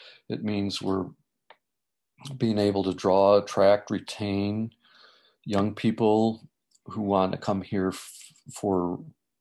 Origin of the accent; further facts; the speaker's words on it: Illinois, United States; And then people were fleeing the Midwest in general. I grew up in Northern Illinois.